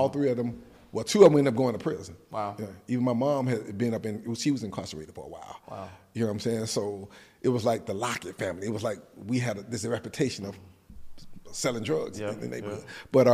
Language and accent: English; Mobile, Alabama, United States; I grew up in Mobile, Alabama. It's a small town at the bottom of the map of Alabama. And I grew up with my grandparents.